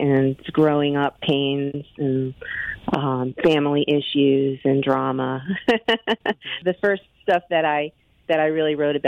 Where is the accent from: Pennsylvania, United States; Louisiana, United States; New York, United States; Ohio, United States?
New York, United States; Wappingers; I'm from Wappingers. I grew up in Wappingers.